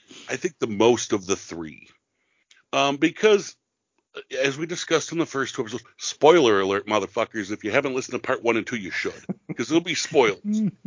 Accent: New York, United States; accent: Western New York; That Western New York accent is thick.

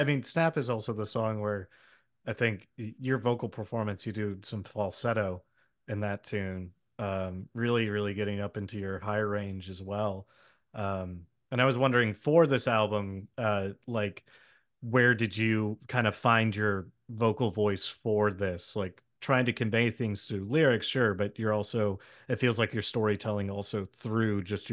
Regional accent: Texas, United States; growing up near Houston, I've driven near a tornado and I've been down there for enough hurricanes

